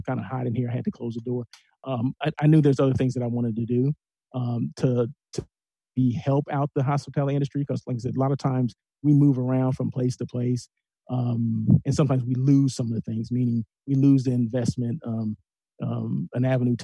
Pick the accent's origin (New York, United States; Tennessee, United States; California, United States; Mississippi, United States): California, United States; Blythe; also born or lived in Los Angeles; No, I'm not from L.A. I lived in L.A. many years. But I was born and raised in Blythe, California, okay? 18 years, B-Town, baby, okay?